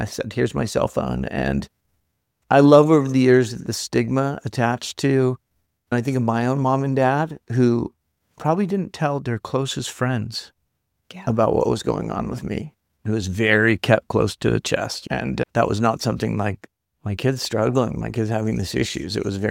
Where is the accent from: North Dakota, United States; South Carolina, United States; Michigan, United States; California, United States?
California, United States; San Diego; And I grew up here in San Diego, and I'm a little older, a little longer in the tooth.